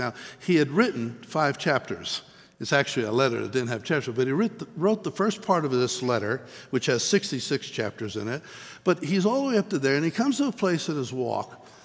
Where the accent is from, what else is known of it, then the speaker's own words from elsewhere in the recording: Pennsylvania, United States; In 1971, I was invited to Colorado for the first time. Never been here before. I'm from Pennsylvania. I was in California at the time.